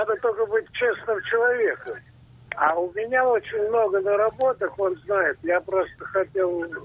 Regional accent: Moscow, Russia; also born or lived in Kemerovo; Я из Москвы

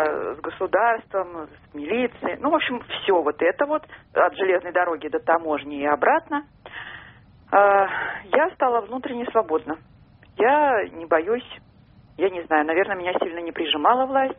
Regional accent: Saint Petersburg, Russia; из Петербурга.

